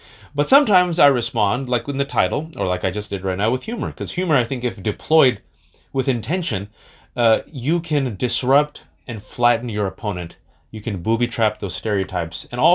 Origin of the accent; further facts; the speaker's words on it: Fremont, California, United States; I'm not Arab. I'm a Pakistani stock. And do you want me to go back to the womb or Fremont, California?